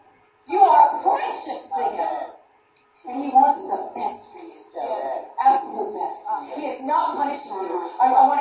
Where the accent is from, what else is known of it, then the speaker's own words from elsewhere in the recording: United States; now in Australia; I always say you guys, because I'm from America, even though I live in Australia.